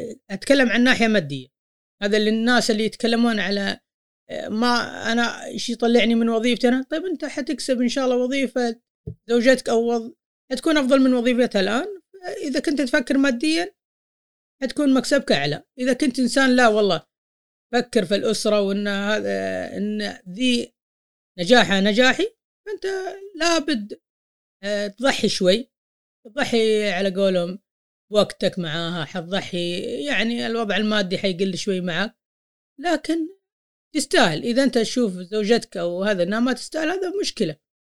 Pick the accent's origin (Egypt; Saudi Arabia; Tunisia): Saudi Arabia; المجتمعات حقتهم ما هي يعني داخلة في بعض زي عندنا في السعودية